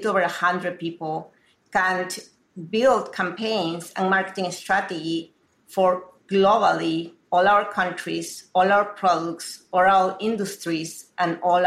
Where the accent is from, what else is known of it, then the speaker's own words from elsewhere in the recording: Peru; moved away as an adult; I am originally from Peru. I grew up in Latin America and came here 20 years ago to pursue a career in marketing